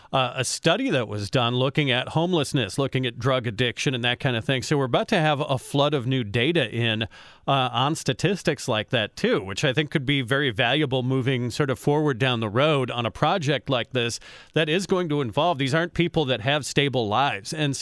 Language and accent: English; Illinois, United States; moved away; I mean, I came from Illinois anyway, so like if you talk to me about property taxes in Indiana, I'm going to laugh at you